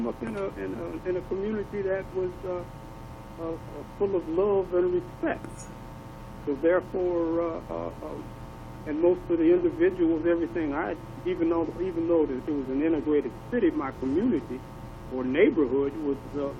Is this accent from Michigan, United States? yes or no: yes; Pontiac, Michigan, United States; Yeah, well, Pontiac was a segregated segregated north. You know, we was in a highly segregated city. The blessings of Pontiac were probably two, and that was the whole aspect of the community, the neighborhood that I grew up in.